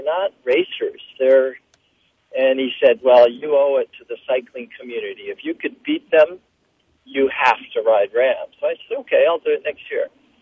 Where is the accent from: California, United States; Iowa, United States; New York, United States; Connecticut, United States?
California, United States; Carmel; now in Rwanda; I come from Carmel, California, by the ocean, so it's a far cry from that.